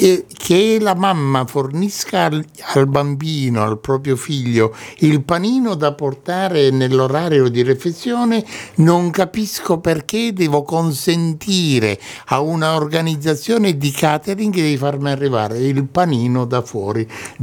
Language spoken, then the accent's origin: Italian; Porto Empedocle, Sicily, Italy; accent: Empedoclino dialect; l'empedoclino, quello è empedoclino come dialetto. È il mio dialetto, io sono empedoclino.